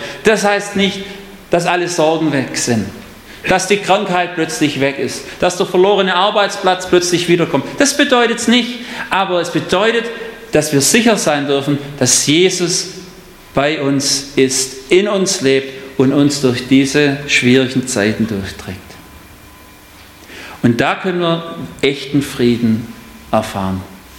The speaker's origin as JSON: {"language": "German", "region": "Baden-Württemberg", "country": "Germany", "said": "Und ich bin Schwabe."}